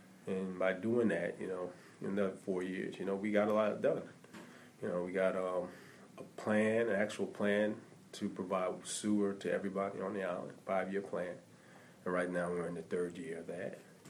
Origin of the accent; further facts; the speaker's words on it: Hilton Head, South Carolina, United States; when I was growing up in Hilton Head, one of the things that I felt was very good was going to the rec center after school